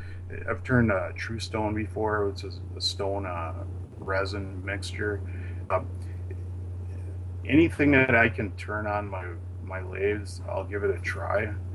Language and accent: English; Manitowoc, Wisconsin, United States; So I work with a soap maker here out of my hometown here in Manitowoc, Wisconsin